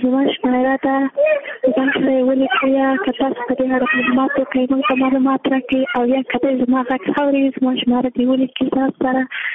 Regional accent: Jowzjan, Afghanistan; زه د جوزجان دی ولایت یم.

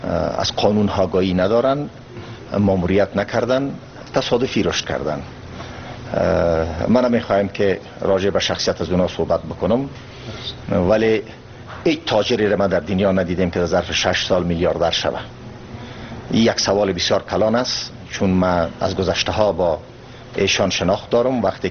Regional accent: Afghanistan; افغانستان کشورم است، وطنم است،

